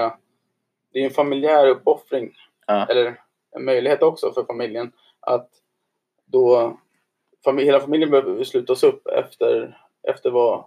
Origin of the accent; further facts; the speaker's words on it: Sweden; now in Norway; Som svensk i Norge alltså.